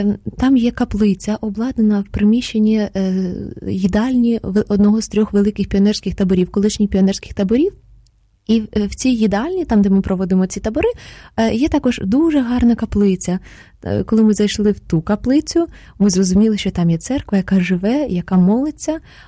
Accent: Sumy, Sumy Oblast, Ukraine; Ukrainian is a second language; я родом з Сум, тому українська мова – це, власне, не є мій...

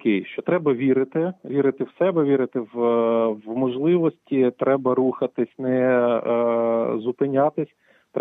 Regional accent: Uzhhorod, Zakarpattia Oblast, Ukraine; born there; я сам народився в Ужгороді, в Закарпатті.

